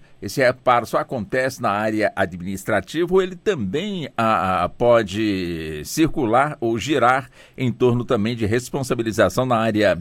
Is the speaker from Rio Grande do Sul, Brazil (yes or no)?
no; Goiás, Brazil; eu também sou goiano